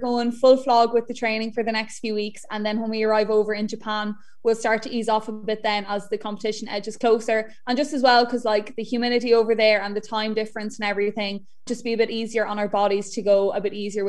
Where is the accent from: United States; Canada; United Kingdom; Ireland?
Ireland; Ballykelly, County Wexford; so I grew up in Ballykelly. I went to primary school in Horace Wood